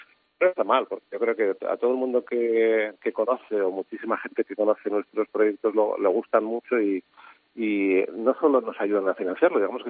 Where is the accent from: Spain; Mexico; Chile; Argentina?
Spain; tenemos una autoestima como ciudadanos españoles, como españoles